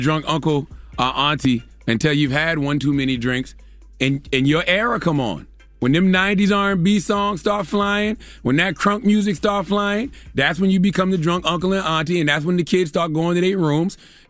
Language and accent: English; Moncks Corner, South Carolina, United States; tomorrow, Monk's Corner, South Carolina, dropping the clues bombs from my hometown, the 843.